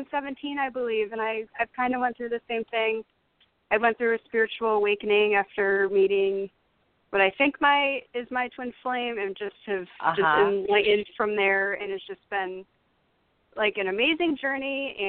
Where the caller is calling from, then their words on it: New York, United States; I'm calling from New York.